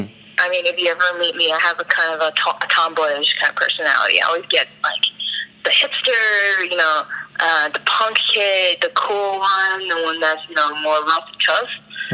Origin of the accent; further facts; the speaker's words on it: New York, United States; We're all from New York, so we've known each other for a while.